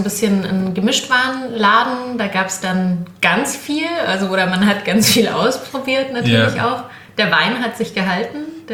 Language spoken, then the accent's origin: German; Bavaria, Germany; So wie da, wo ich herkomme, in Bayern, man relativ jung Bier trinkt.